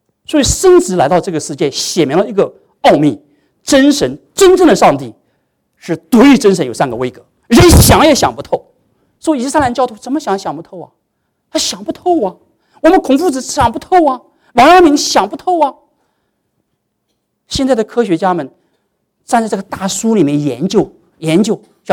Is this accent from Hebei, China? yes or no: no; Shanghai, China; now in United States; 你从哪儿来？我从中国来